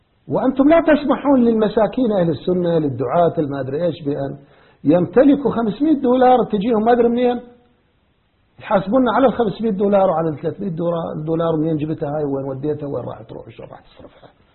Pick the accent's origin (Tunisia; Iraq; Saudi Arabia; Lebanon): Iraq; وهذا حصل عندنا في العراق، حصل عندنا في العراق